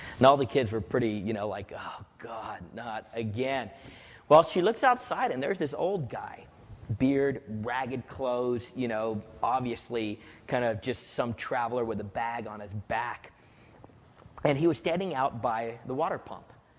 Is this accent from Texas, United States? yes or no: no; New Mexico, United States; I was born and raised in New Mexico